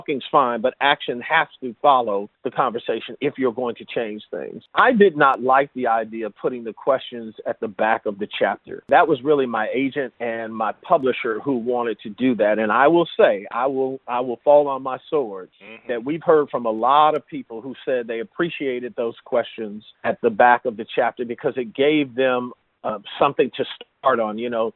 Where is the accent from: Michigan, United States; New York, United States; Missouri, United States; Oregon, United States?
Michigan, United States; Detroit; So I am proud to say that I am from Detroit.